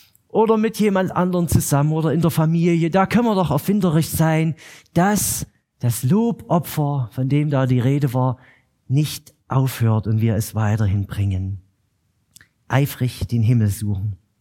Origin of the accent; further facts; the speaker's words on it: Saxony, Germany; Ich stamme aus der Nähe von Chemnitz und offensichtlich ließ es sich nicht verleugnen, dass ich kein Ur-Markneukirchner war.